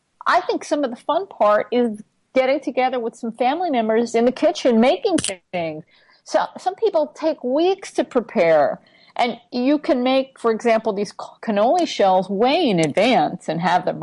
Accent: Long Island, New York, United States; Right, I remember growing up on Long Island, and we were near an Italian neighborhood in Deer Park that had some wonderful Italian bakeries

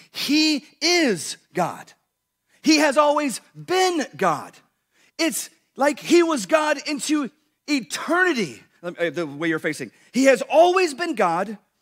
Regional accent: Texas, United States; Now listen, I was born and raised in Texas, and I think it's fantastic, but it's not enough.

